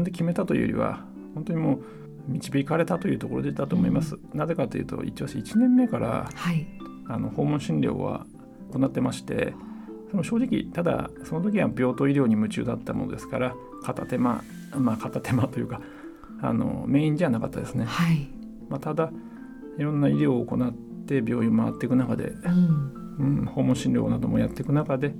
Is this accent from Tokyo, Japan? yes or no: no; Itako, Ibaraki, Japan; 出身は隣の市の潮来市です。